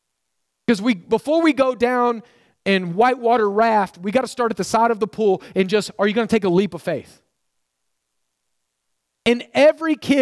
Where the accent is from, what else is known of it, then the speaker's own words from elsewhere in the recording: Oklahoma, United States; I grew up on Lake Texoma, we won a war against Texas and took it in Oklahoma.